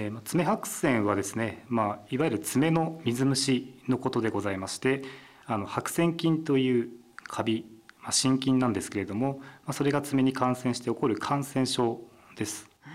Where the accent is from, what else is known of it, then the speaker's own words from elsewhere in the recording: Zama, Kanagawa, Japan; 奈川県のですね、その、まあ、あの座間市っていう相模原市のある、まあ、有名な相模原市っていうのがあるんですが、その隣にある座間市っていうところにですね、はい、出身であります。